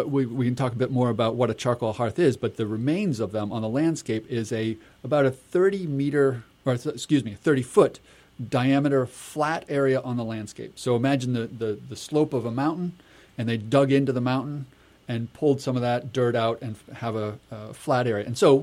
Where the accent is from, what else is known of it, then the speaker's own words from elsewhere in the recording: Maine, United States; now in Lehigh Valley, United States; I'm from Maine, and I came to the Lehigh Valley, and I was looking for places to hike